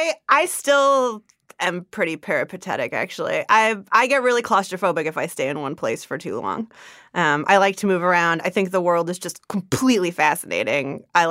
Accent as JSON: {"language": "English", "region": "California", "country": "United States", "said": "I'm from the East Bay, so I don't mess around with the Embarcadero, but that's cool."}